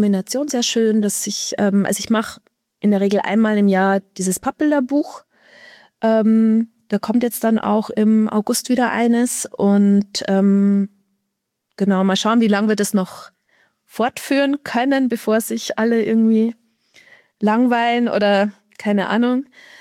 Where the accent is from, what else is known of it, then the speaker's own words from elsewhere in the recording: Erding, Bavaria, Germany; born there; Ich bin in der Nähe. Also ich bin in Erding geboren. Das ist Oberbayern.